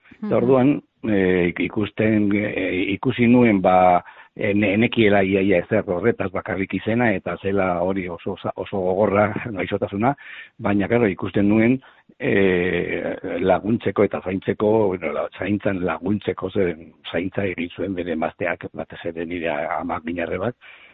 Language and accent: Basque; Opakua, Basque Country, Spain; born there; now in Vitoria-Gasteiz, Spain; Gasteizen bizi naiz, bai. Jaio nintzen Opakuan.